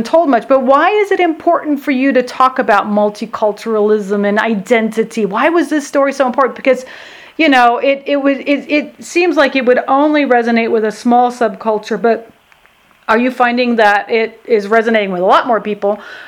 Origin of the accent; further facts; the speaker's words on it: Germany; people always ask me, just based on my accent, where am I from, and you know, I'm kind of with you. I'm sort of used to it by now, because I did grow up in Germany